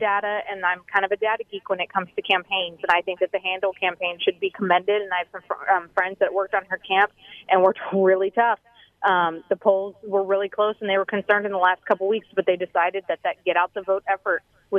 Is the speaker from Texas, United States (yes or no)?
no; Oklahoma, United States; I'm from Podunk, Oklahoma